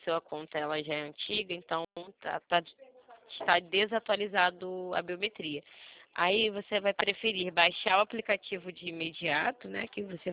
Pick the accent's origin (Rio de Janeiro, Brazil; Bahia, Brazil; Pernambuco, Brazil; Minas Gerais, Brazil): Rio de Janeiro, Brazil; Eu sou do Rio de Janeiro, carioca, centro do Rio.